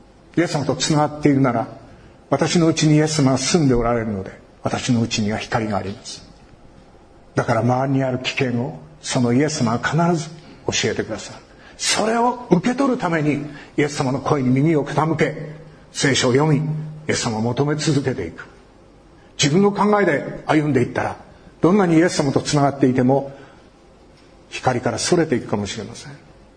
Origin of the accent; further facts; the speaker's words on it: Iwaki, Fukushima, Japan; 私は福島県いわき市から来ました、放射能のおかげで私は輝いております